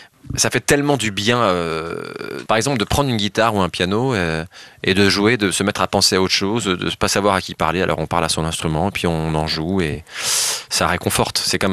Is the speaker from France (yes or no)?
yes; Poitiers, Nouvelle-Aquitaine, France; J'avais une guitare chez moi, à Poitiers, dans ma maison, et un piano dans la pièce du bas.